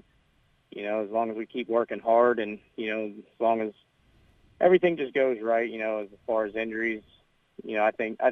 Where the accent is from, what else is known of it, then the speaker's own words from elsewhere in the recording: Pennsylvania, United States; Well, originally I'm from Pennsylvania. I got a scholarship to come out to SIUE, where I wrestled for 5 years